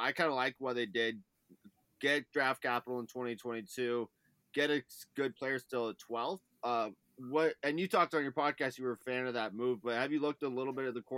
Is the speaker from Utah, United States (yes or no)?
yes; Salt Lake City, Utah, United States; So we're from Salt Lake City, but I'm a big 49ers fan.